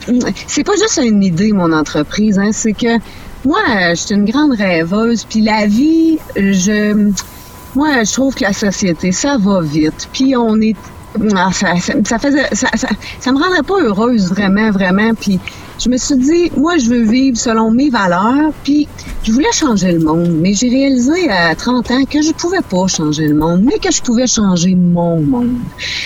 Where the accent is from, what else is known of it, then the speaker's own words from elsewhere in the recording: Colombourg, Quebec, Canada; Tu sais, moi, je viens de Colombo, près de la Sarre